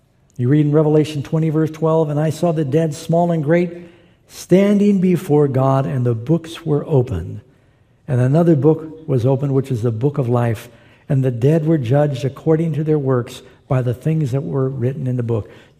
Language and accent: English; New York City, New York, United States; I'm from New York City